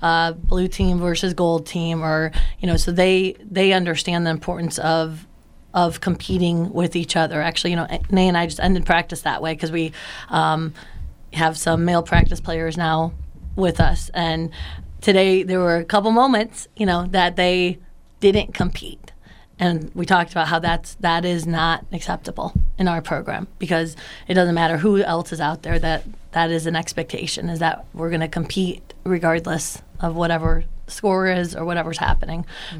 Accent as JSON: {"language": "English", "town": "Northville", "region": "Michigan", "country": "United States", "tie": "born or raised there", "said": "But I grew up in Northville."}